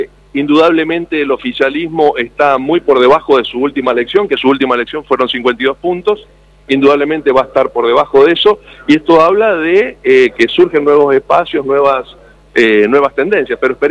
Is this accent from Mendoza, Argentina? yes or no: yes; Mendoza, Argentina; yo como les decía, vengo del Valle de Uco.